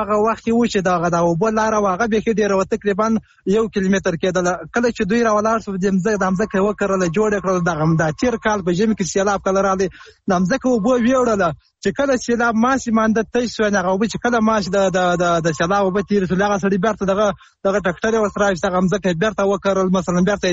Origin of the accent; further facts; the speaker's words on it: Helmand, Afghanistan; د هلمند اولاد